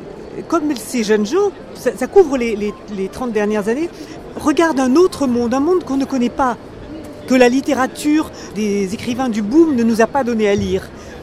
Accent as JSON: {"language": "French", "country": "France", "said": "je lis l'espagnol et le portugais, mais je suis étrangère, je suis française."}